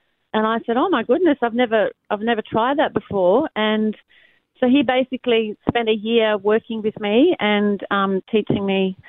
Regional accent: Australia; also born or lived in Oslo, Norway; So I was born in Oslo, Norway, and came out to Australia when I was about 8 years old, and that's why I have that name

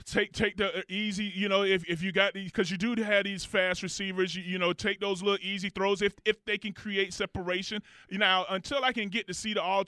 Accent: Florida, United States; Oh, well, you know, I'm from the South anyway, so I'm good.

